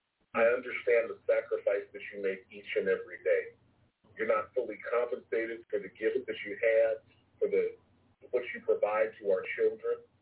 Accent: California, United States; I grew up in the Bay Area in the 80s, man.

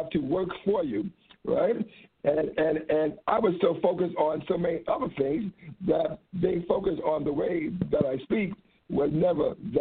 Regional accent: New York City, New York, United States; And I'm born and raised in New York City, and a product of the 70s.

